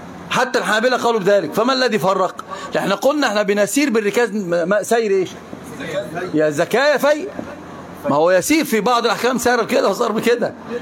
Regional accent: Egypt; لا الأفعال عندنا في مصر أي أفعال اللغة العربية ما نرجع بيها،

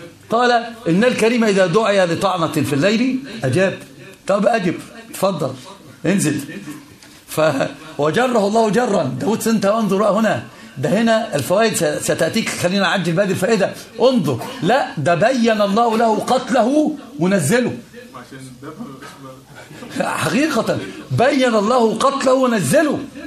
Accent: Egypt; ده الكلام ده عندنا في مصر يقول لك كده

